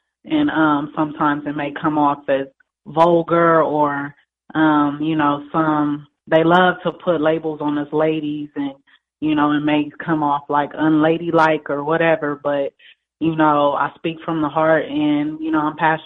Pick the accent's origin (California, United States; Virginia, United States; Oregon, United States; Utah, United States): California, United States; Los Angeles; Like you guys said, you know, I'm born and raised in Los Angeles. I'm a poet, author, and also an educator.